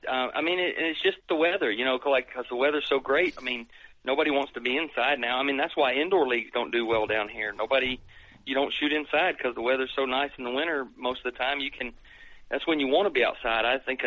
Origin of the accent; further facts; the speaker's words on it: Ohio, United States; born there; I mean, I was born in Ohio, but we have to travel up there.